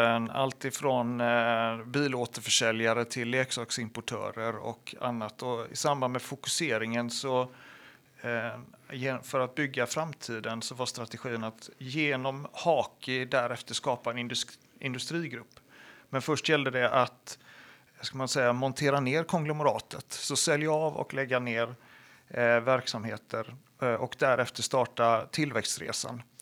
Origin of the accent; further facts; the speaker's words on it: Iceland; accent: Gothenburg; also born or lived in Gothenburg; now in Sweden; Så jag kommer från Island ursprungligen men har bott större delen av mitt liv i Sverige. Men en stor del i Göteborg var av min dialekt också.